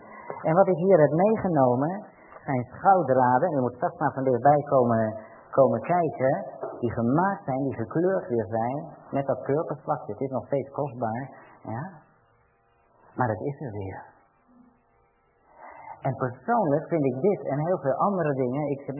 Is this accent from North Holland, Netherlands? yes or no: yes; Haarlem, North Holland, Netherlands; Ik kom uit Haarlem vandaan en we hebben de oudste krant daar van Nederland.